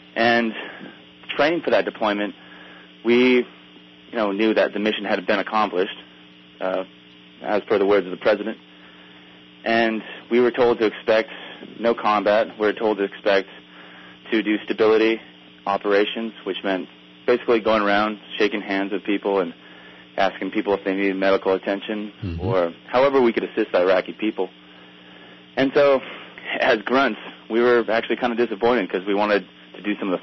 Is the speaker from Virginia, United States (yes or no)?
no; Walnut Creek, California, United States; Well, I grew up in Walnut Creek, which is a pretty well-to-do city in the East Bay